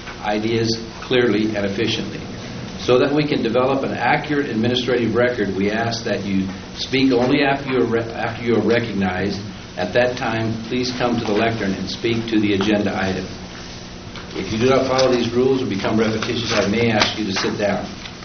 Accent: Apple Valley, California, United States; I'm from Apple Valley

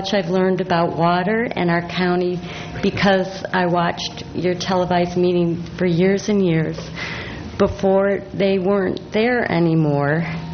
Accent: Los Osos, California, United States; I'm from Los Osos and San Luis.

